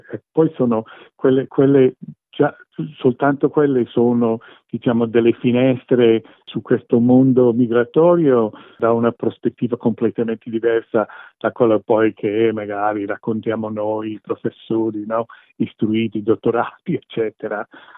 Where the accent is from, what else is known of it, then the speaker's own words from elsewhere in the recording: United States; Quindi sono un americano di origine italiana, però a volte mi sento più italiano che americano e a volte più americano che italiano.